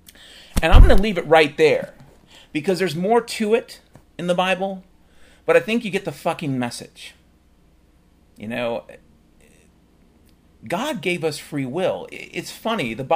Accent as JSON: {"language": "English", "country": "Ireland", "said": "And I'm Irish, so I know a good lie when I see one."}